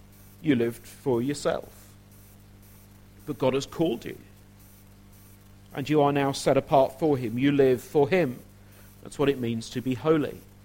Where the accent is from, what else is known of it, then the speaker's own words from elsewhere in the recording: United Kingdom; My passport says I'm British.